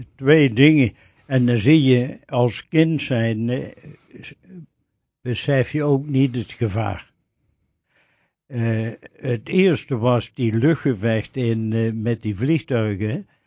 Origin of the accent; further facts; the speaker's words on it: Baarlo, Limburg, Netherlands; Nou, ik ben geboren in Baarlo. Dat ligt heel dicht bij Venlo in Limburg. En daar ben ik 36 jaar ben ik daar opgegroeid. Van alles gedaan. En eigenlijk in 73 januari ben ik naar Noordwijk verkast.